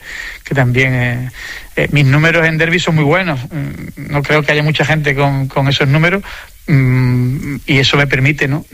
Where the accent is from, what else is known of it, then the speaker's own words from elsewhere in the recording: San Fernando, Andalusia, Spain; de mi ciudad, de mi pueblo, de mi vida, ¿no?, que es San Fernando, ¿no?